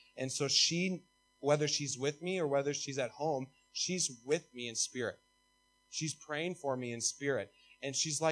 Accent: United States; And there's a sense of pride that we can never have in America.

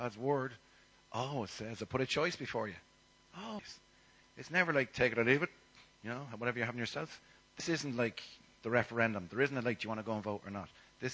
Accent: Dublin, County Dublin, Ireland; born there; I was born in Griffith Barracks, which is now Griffith College. So I'm coming home today. I was born in the Liberties.

